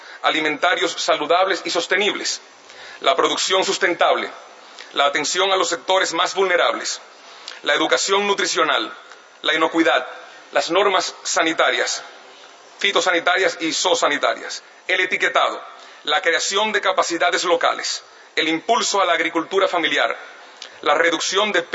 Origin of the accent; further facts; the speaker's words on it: Dominican Republic; la más reciente cumbre regional celebrada en enero de este año en mi país, en el Polo Turístico y de Convenciones de Punta Cana.